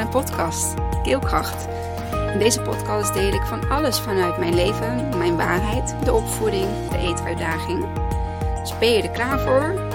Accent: The Hague, South Holland, Netherlands; Ik kom uit Den Haag.

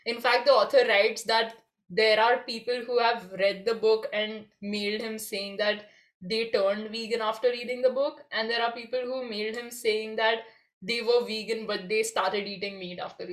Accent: Mumbai, Maharashtra, India; So I was like, I'm from Mumbai, I run this environmental podcast, blah, blah, blah.

